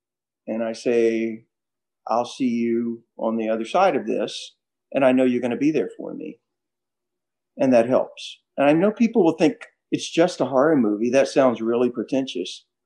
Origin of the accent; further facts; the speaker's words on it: the South, United States; I was raised in the South